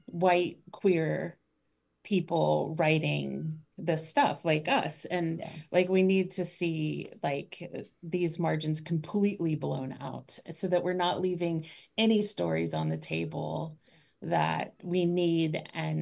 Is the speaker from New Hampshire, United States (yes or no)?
no; Ohio, United States; I say that as an Ohioan, I'm allowed.